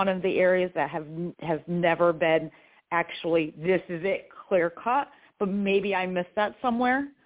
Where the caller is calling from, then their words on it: New York, United States; I'm in New York State.